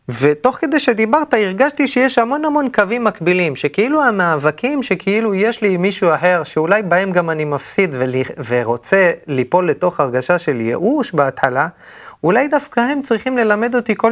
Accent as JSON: {"language": "Hebrew", "town": "Elyashiv", "region": "Central District", "country": "Israel", "said": "בעמק הפר, אני ממושב אלישיב"}